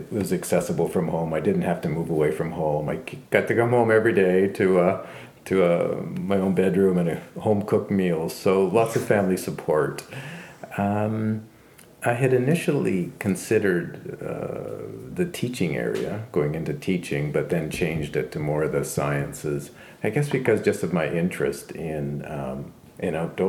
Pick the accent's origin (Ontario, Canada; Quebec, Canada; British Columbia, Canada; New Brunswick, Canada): British Columbia, Canada; Burnaby; also born or lived in Calgary, Canada; When I really noticed it was when we moved from Calgary to Burnaby, and the environment around Burnaby was so stimulating for me, these big forests, rivers, and lakes nearby.